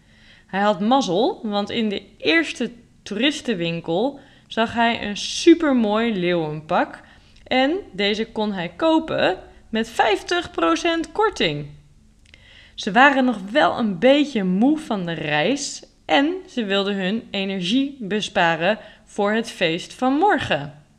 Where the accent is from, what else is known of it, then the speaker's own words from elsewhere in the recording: Groningen, Netherlands; Zoals jullie ook weten, ben ik opgegroeid in Groningen. Dicht bij de Duitse grens.